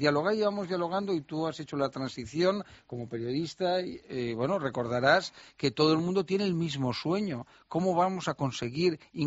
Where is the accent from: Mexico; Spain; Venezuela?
Spain; Catalonia; Oye, yo soy catalán, no sé si a lo mejor no lo sabías, ¿no?